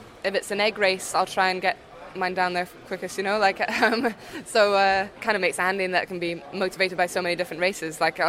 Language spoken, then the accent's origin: English; Scotland, United Kingdom; to have a chance to ride as a Scottish rider